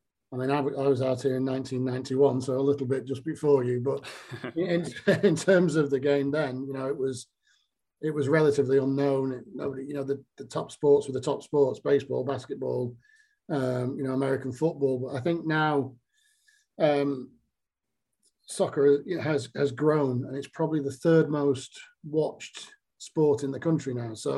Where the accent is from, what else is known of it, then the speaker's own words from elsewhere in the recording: Wales, United Kingdom; being a Welsh under 21, and also, you know, getting to be involved in the European Cup Winners' Cup, because back then, if you won the Welsh Cup, you qualified for Europe.